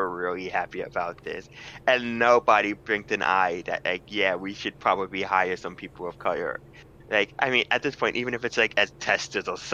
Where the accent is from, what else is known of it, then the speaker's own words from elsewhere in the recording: Northeast, United States; We're all mostly from, I mean, Jeff is from wherever, but we're mostly from the Northeast here.